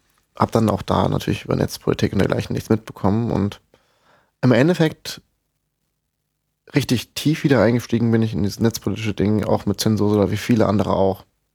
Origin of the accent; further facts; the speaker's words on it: Hesse, Germany; Dann habe ich im Rhein-Main-Gebiet, wo ich herkomme, eine Banklehre gemacht zum Bank- und Sparkassenkaufmann.